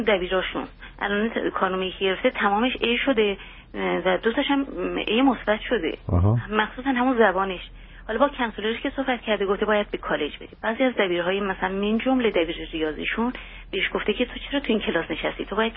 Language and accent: Persian; Iran; moved away as an adult; now in United States; ما حدود 6 ماه پیش از ایران اومدیم به امریکا